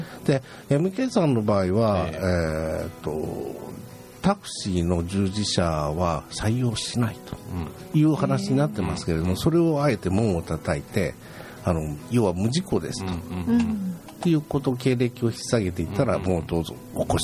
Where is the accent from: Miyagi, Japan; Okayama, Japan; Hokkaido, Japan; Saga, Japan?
Saga, Japan; also born or lived in Fukuoka, Japan; 一番幼少の頃は福岡大学の近くにおりましたね。でそれで、佐賀の方に、父親の関係で転勤しました、でそれで、まあ、高校在学までいたんですけれども、で高校卒業して、大学は長崎の方に。